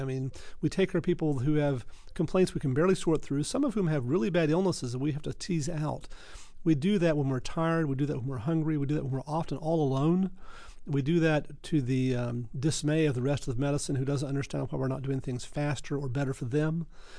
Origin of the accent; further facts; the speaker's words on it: West Virginia, United States; And I'm from West Virginia. I thought, West Emerginia.